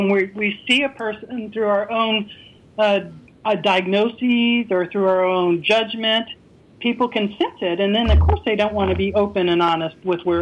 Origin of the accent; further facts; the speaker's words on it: East Coast, United States; like I was raised on the East Coast, and there's a certain kind of cultural way of communicating on the East Coast